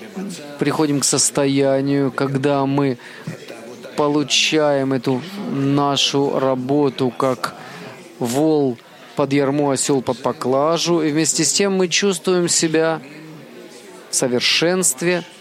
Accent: Kazakhstan; из Казахстана.

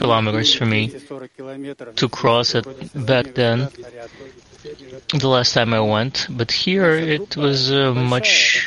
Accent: Kazakhstan; Hello. I'm from Kazakhstan.

